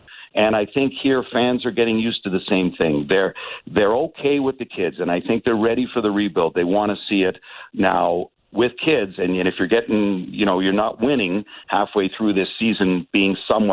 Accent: Toronto, Ontario, Canada; growing up in the Toronto market till I was nearly 40 years old

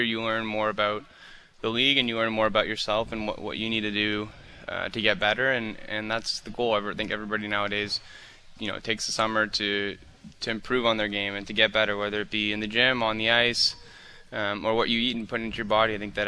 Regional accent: Toronto, Ontario, Canada; we all grew up, I'm from Toronto, so all my friends grew up huge Leafs fans, as did

